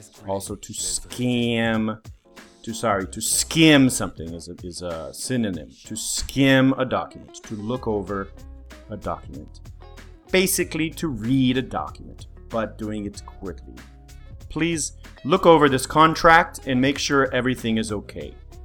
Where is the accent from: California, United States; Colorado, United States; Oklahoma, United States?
Colorado, United States; I grew up in Colorado in the mountains. I started skiing when I was 5. I started snowboarding when I was 12. I grew up near the mountains.